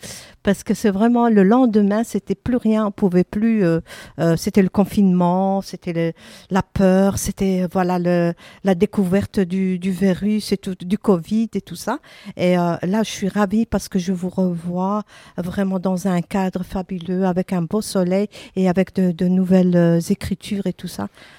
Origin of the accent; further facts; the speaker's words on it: Anderlecht, Brussels-Capital Region, Belgium; on est à Anderlecht, que je connais très bien, c'est Anderlecht, c'est ici que j'ai grandi